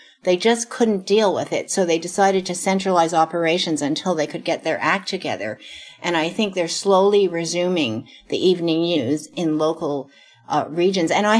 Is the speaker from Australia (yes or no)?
no; Montreal, Quebec, Canada; born there; I try to get away with saying, well, I was born in Montreal